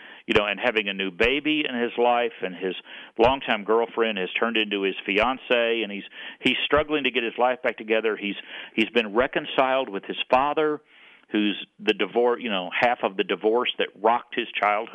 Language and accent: English; Baltimore, Maryland, United States; now in Oak Ridge, United States; I'm from Baltimore, so I've been, you know, I spent the last 10 years in Baltimore before moving to Oak Ridge, I should say.